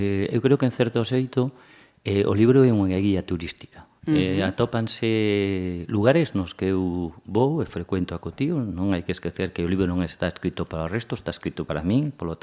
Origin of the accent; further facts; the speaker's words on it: O Porriño, Galicia, Spain; also born or lived in Pontevedra; eu son de Porriño de toda a vida, de Pontevedra de toda a vida, e como veraneo moitas veces en Porto Novo, de Porto Novo de toda a vida